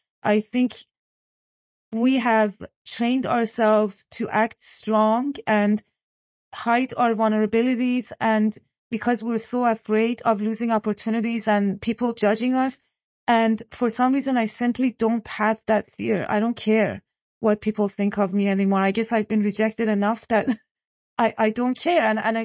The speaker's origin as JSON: {"language": "English", "country": "Iran", "second_language": "English", "said": "I grew up in war myself. I'm from Iran."}